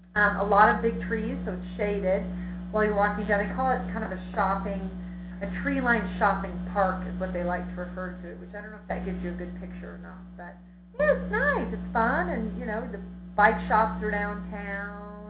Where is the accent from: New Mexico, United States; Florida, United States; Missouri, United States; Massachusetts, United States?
New Mexico, United States; also born or lived in Australia; now in Grand Junction, United States; I grew up in New Mexico, but I'm definitely a Southwestern girl.